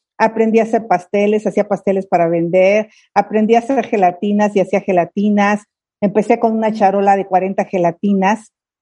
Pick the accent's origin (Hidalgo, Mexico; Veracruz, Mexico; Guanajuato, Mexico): Hidalgo, Mexico; born there; Yo nací en el Valle del Mezquital, un lugar donde las mujeres no teníamos ningún valor.